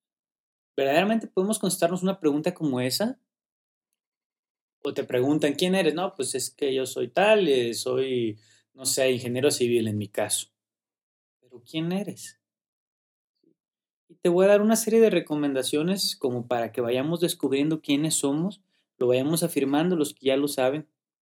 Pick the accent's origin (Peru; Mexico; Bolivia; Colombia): Mexico; yo como creo como muchos mexicanos, latinos y personas en el mundo, pues quise ser futbolista también.